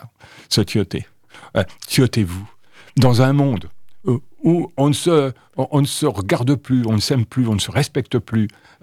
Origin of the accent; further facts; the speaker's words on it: Le Mans, Pays de la Loire, France; born there; Moi, je suis né au Mans. Ma famille était de la campagne